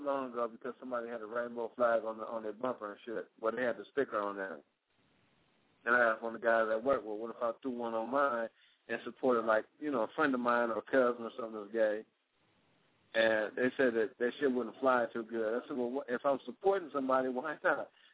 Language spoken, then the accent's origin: English; Cleveland, Ohio, United States; I just moved up here like 2 years ago and shit. I'm actually from Cleveland.